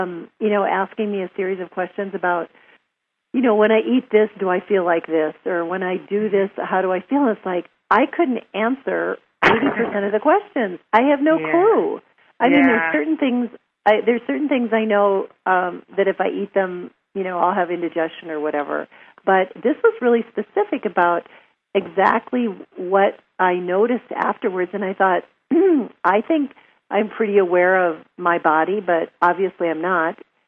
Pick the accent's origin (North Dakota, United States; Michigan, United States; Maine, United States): North Dakota, United States; Although I'm from North Dakota and I was served the white plate every night.